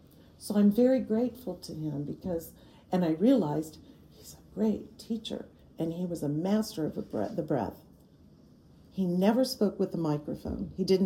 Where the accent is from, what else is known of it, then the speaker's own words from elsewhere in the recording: Florida, United States; You know, I'm from South Florida, and it's always like we're swimming in the air